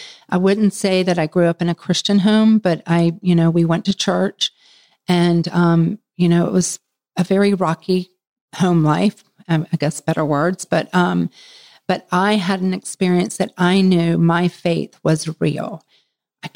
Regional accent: Charlotte, North Carolina, United States; from Charlotte, North Carolina.

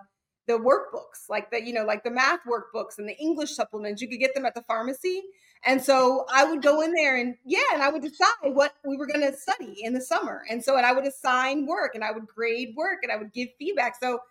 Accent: Milwaukee, Wisconsin, United States; My childhood growing up in Milwaukee was two things. It was the middle class and the safety of the middle class, and it was also an experience with just collapse.

